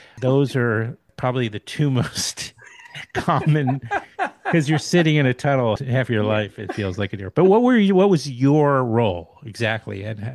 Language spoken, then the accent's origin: English; New York, United States; also born or lived in New Jersey; Well, all my family is from New Jersey, but I grew up in New York. Both my parents grew up in New Jersey.